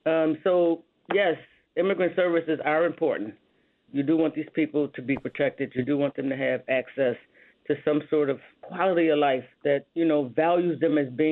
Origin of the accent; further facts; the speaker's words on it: United States; I'm from Erie County. There are a lot of Republicans in my county